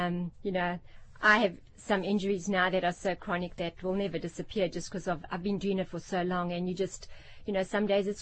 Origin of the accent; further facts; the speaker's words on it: South Africa; I grew up in apartheid in South Africa. We didn't come from a political family.